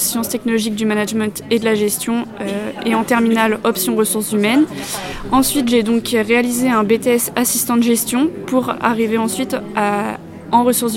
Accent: Villepreux, Île-de-France, France; j'ai 22 ans, je suis de Villepreux

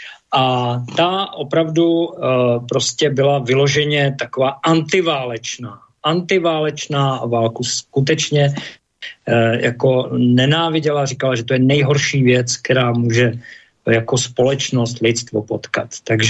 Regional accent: Moravská Třebová, Pardubice Region, Czechia; born there; No, já jsem ročník 69 a narodil jsem se v Moravské Třebové, což je taková moje zamilovaná rodná víska.

